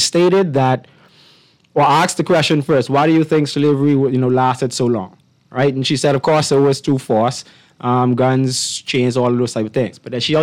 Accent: Nassau, New Providence, Bahamas; Full 100% Bahamian, born and raised in Nassau.

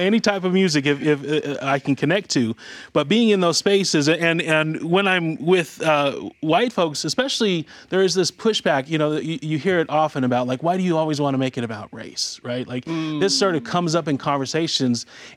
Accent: Utah, United States; And growing up in Utah, most spaces I'm in, it is not uncommon for me to be

